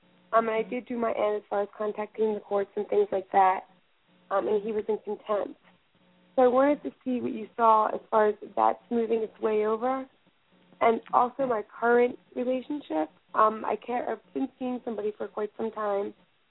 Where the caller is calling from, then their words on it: Pennsylvania, United States; I'm from Pennsylvania.